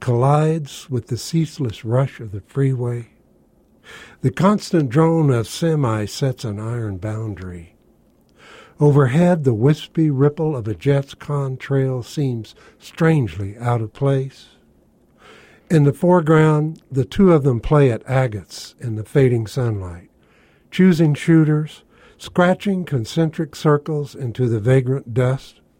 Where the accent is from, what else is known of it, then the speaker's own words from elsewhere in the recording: Houston, Texas, United States; also born or lived in Austin / Los Angeles; Well, I've been born in Texas. I'm a Texan, born and bred in Houston. Went to school in Austin, to UT, University of Austin, and came out here.